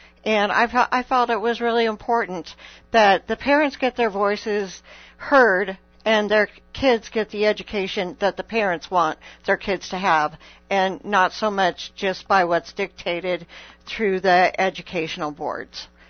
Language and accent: English; Colorado, United States; I'm from Colorado. We had a lot of hail there.